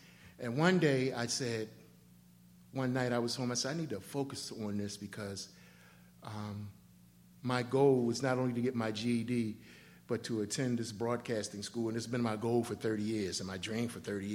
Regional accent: Maryland, United States; But my story is that I grew up around Old Memorial Stadium. I was raised by my grandparents, middle class.

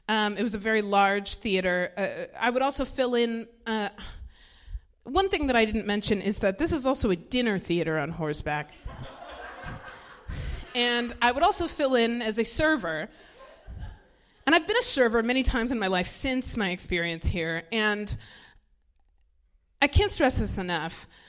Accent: Colorado, United States; I mean, I'm from Colorado.

